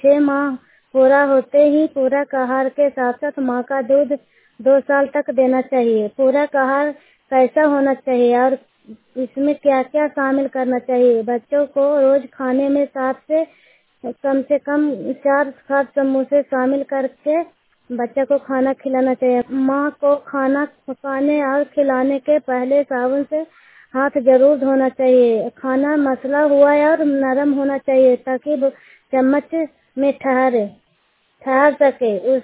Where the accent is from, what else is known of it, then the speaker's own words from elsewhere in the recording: Gaurapur, Bihar, India; मैं गौरापुर के रहने वाली हूँ।